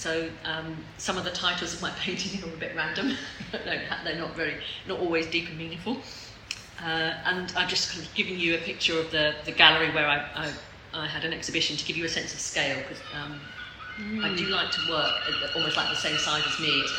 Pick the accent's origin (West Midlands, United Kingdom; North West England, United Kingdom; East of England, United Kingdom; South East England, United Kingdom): East of England, United Kingdom; and I'm from Suffolk, but Suffolk and the South Downs share chalk as their sort of base